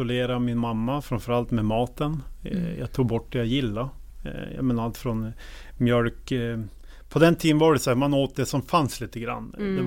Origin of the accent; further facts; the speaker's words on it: Skellefteå, Västerbotten County, Sweden; 2015 tog jag hjälp då med på ätstörningskliniken hemma i Skellefteå